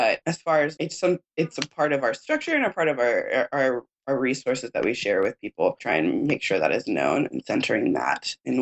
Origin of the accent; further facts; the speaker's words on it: East Coast, United States; now in Oakland, United States; I'm from the East Coast, so I'm not even from Oakland myself